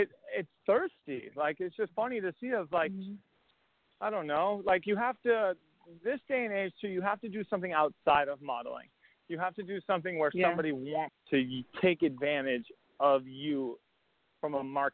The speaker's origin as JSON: {"language": "English", "region": "Massachusetts", "country": "United States", "said": "And I'm from Massachusetts."}